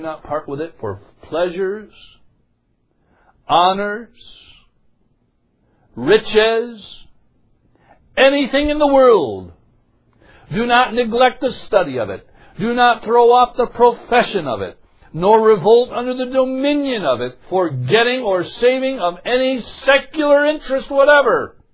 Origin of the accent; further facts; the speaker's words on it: New York, United States; struck me because Auburn is the county seat for the county that I grew up in. It's about 25 miles from my hometown.